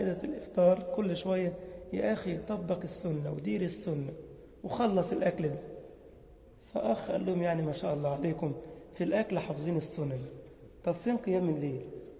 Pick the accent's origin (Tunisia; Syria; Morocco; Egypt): Egypt; لأن كلمة فرخة عند الجزائريين يعني ليها معنى آخر، إنما احنا عندنا في مصر ال